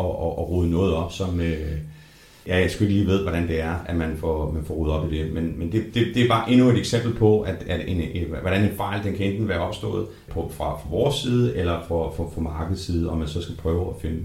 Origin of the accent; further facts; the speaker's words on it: Capital Region of Denmark, Denmark; Og så jeg selv er født og opvokset på Vestegnen, så jeg kender Glostrup.